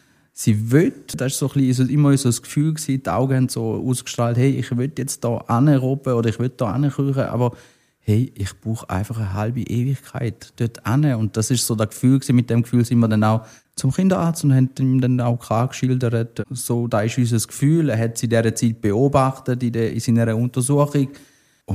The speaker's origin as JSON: {"language": "German", "town": "Kreuzlingen", "region": "Thurgau", "country": "Switzerland", "tie": "born or raised there", "said": "ich bin auch da aufgewachsen in Kreuzlingen. Ich bin gebürtiger Kreuzlinger, Deutschschule, meine Ausbildung gemacht, beruflich lange aber in der Ostschweiz unterwegs gewesen und seit einigen Jahren wieder in Kreuzlingen berufstätig in einer Autogarage."}